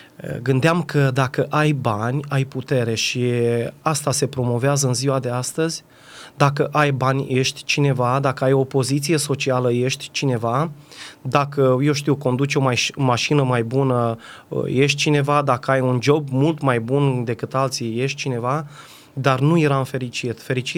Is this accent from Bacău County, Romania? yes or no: no; Iași, Iași County, Romania; Provin dintr-o familie de creștini ortodoxi, vin din zona Moldovei, din Iași